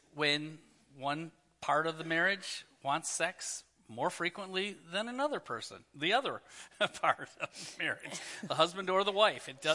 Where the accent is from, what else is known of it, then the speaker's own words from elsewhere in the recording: Midwest, United States; one that as a growing up as a Midwesterner, this was not a topic that we didn't talk about in my family.